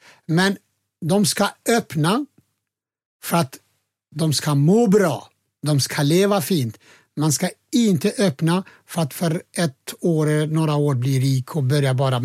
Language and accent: Swedish; Kosovo; fast jag kommer från Kosovo, jag är muslim själv